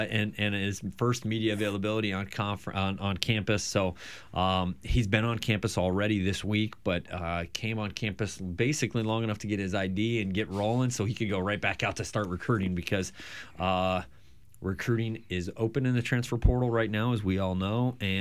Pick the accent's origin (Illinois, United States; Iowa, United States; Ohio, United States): Iowa, United States; Osceola; I'm from South Central Iowa in a little town called Osceola